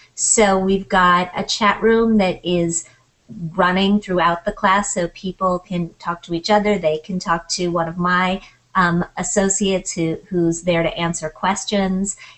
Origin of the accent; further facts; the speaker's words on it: Midwest, United States; I'm from the Midwest.